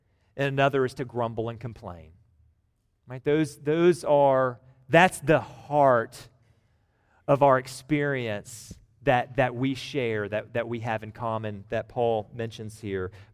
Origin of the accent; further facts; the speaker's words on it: Georgia, United States; There's more from Georgia, like I'm from Georgia.